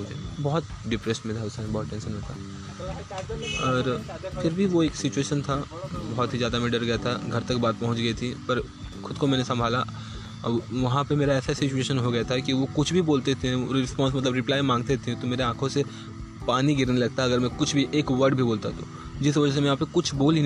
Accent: Bihar, India; मैं एक बिहारी हूँ और मैं एक भुनिहार बिहारी हूँ

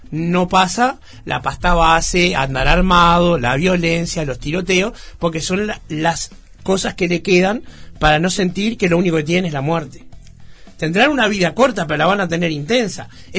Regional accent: Montevideo, Uruguay; Yo nací en el Cerrito de la Victoria y me mudé muy chiquito a Malvin.

